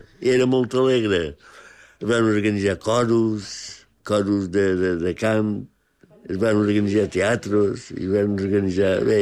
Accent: Es Castell, Balearic Islands, Spain; Quan jo era petit, Es Castell era... Per jo era molt alegre, era molt agradable.

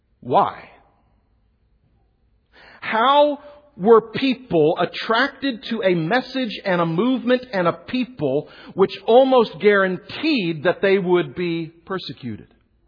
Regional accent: Houston, Texas, United States; I grew up in Houston, Texas.

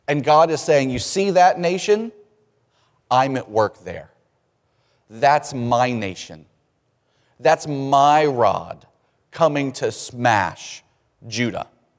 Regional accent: Mississippi, United States; We're going to pick on my brothers and sisters. I'm from Mississippi, so I can do this.

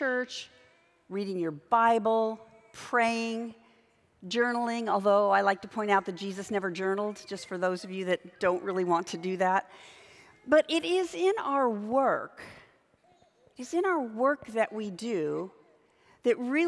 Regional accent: California, United States; also born or lived in Midwest; I am from Southern California, and the 9 winters that we lived out here in the Midwest were traumatic for me.

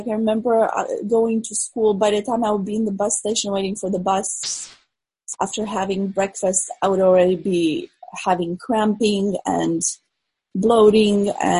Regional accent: Romania; English is a second language; I grew up in Romania, and they really love antibiotics there.

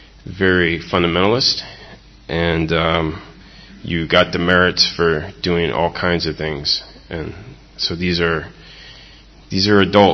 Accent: Florida, United States; I grew up in Florida. I was saved at the age of six, grew up in a little Baptist church

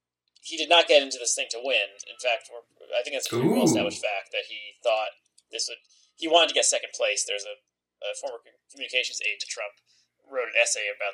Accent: New Jersey, United States; I'm from New Jersey.

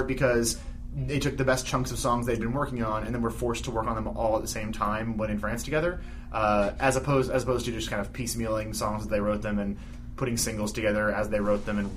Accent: Holland, New Jersey, United States; I'm from Holland, New Jersey

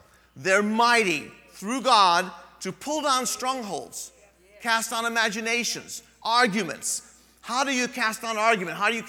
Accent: South Africa; Now, when I was a kid, I grew up in South Africa

